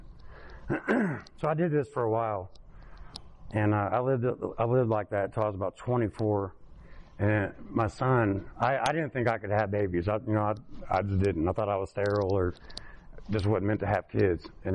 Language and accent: English; Kokomo, Indiana, United States; born there; So, I was born in Kokomo, obviously